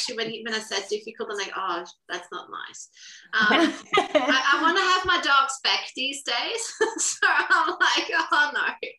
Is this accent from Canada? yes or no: no; Austria; English is a second language; now in Australia; I moved from Austria, Europe to Australia about 10, 11 years ago. And my husband and I were working really hard and, you know, trying to find food. He's Australian, but I found I was quite lonely here in Australia.